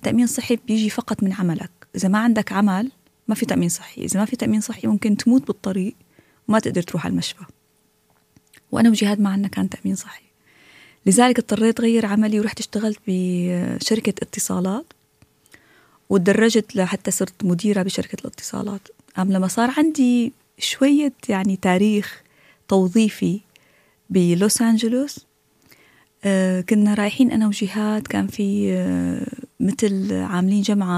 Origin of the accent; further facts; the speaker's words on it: Syria; فأنا رفعت إيدي قلت لهم أنا من سوريا. الكل طلع هيك استغرب انه في حدا سوري موجود لان انا من سوريا